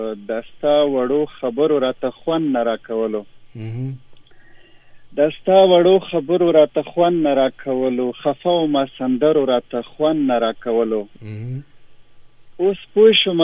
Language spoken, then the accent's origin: Pashto; Nangarhar, Afghanistan; د افغانستان هر برخه خسته ده او زه د ننګرهار يم.